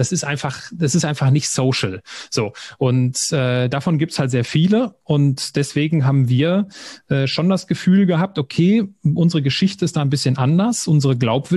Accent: Switzerland; Und das am liebsten bei uns in der Schweiz und da quasi so ein Retreat mit mir selbst mache.

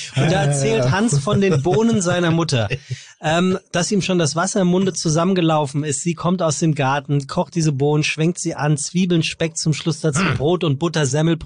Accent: Frankfurt, Germany; now in Hamburg, Germany; Ja, aus Frankfurt komme ich ja.

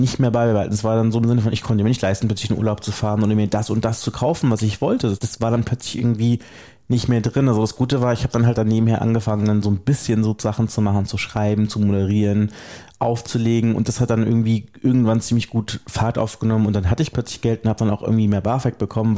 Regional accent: Germany; accent: German; ich spreche zwar fließend Englisch und so, aber ich habe halt trotzdem einen deutschen Akzent

